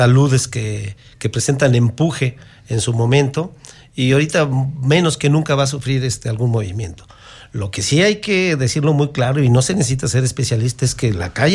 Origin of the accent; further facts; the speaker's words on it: Querétaro, Mexico; nosotros somos queretanos y queremos el bien para Querétaro.